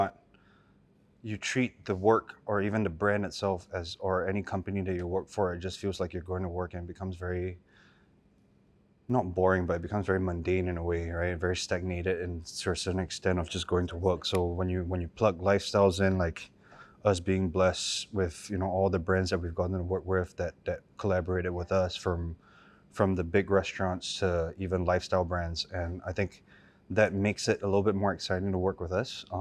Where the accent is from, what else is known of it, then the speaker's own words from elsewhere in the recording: United States; now in Singapore; I grew up in America, so it's something that I eat on a daily basis rather than like a rice noodle culture in Singapore.